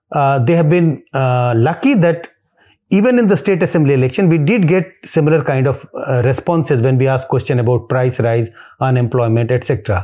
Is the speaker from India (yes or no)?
yes; India; I am being Indian. I am an Indian.